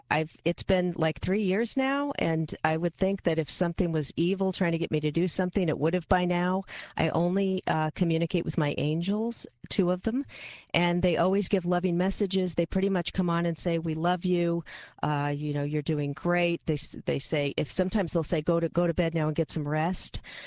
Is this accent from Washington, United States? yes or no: yes; Federal Way, Washington, United States; My hometown. I'm from Federal Way.